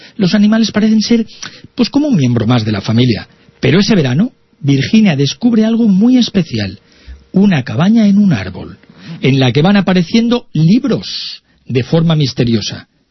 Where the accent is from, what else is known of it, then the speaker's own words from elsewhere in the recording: León, Castile and León, Spain; Usted sabe que yo soy de León